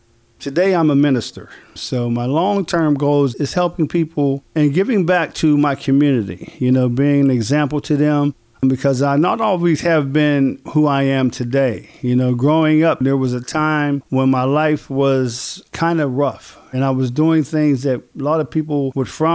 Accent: McKeesport, Pennsylvania, United States; also born or lived in Chicago / Los Angeles; I'm a lifelong resident of McKeesport. I've been here all my life, born and raised in McKeesport.

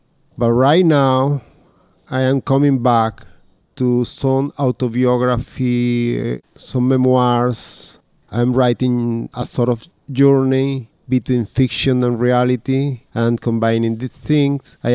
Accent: Caracas, Capital District, Venezuela; English is a second language; moved away as an adult; now in Pittsburgh, United States; from Caracas, Venezuela. I've been here from 2010 until now. I'm a writer. I write poetry and short stories and novels. I've been living here in Pittsburgh from 2012.

